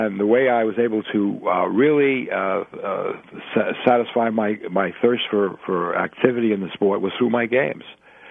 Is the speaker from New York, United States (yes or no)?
yes; New York, United States; I was raised on Joe DiMaggio, coming from New York, and I loved baseball.